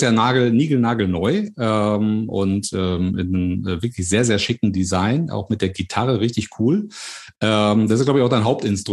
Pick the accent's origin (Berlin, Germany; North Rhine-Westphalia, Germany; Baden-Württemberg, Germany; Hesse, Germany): North Rhine-Westphalia, Germany; Hochdahl; ich freue mich sehr, dass ich in meine alte Heimat schalten kann